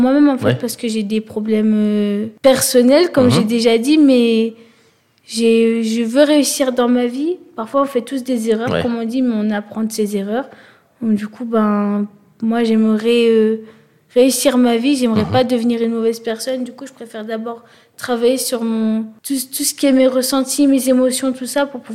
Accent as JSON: {"language": "French", "town": "Vichy", "region": "Auvergne-Rhône-Alpes", "country": "France", "lives_now": "Moulins, France", "said": "Moi je suis originaire de Vichy. Actuellement je suis à Anima du coup depuis... le 23 septembre 2025."}